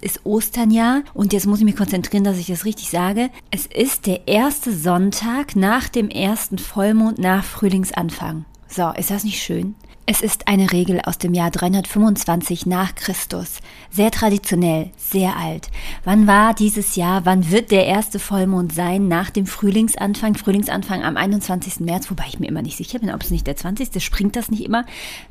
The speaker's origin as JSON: {"language": "German", "region": "Rhineland", "country": "Germany", "said": "Und ich selber bin ja aus dem Westen von Deutschland, wenn man das so sagen kann, aus dem Rheinland, vor vielen Jahren in den Norden von Deutschland gezogen."}